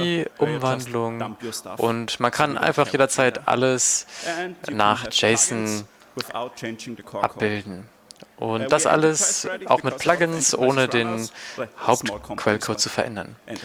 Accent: Austria; ich komme aus Österreich

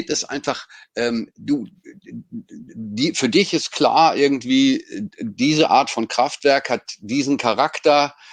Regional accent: Datteln, North Rhine-Westphalia, Germany; Ich habe in Datteln meinen Führerschein gemacht. lange her. Also ich bin da groß geworden in der Gegend.

